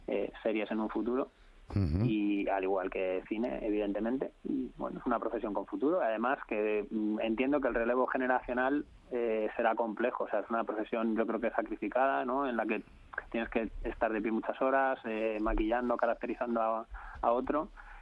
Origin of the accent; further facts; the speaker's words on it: Madrid, Community of Madrid, Spain; Los que somos del municipio de Madrid